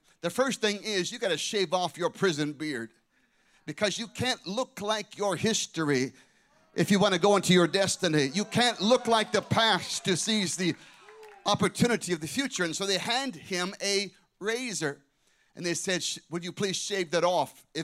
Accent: Scottsdale, Arizona, United States; I had started a church in Scottsdale, Arizona, my hometown

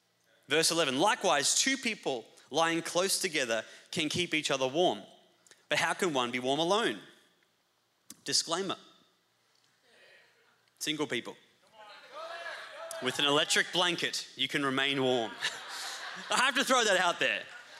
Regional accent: Australia; I come from Australia, where you gotta save, you gotta budget, you gotta work overtime.

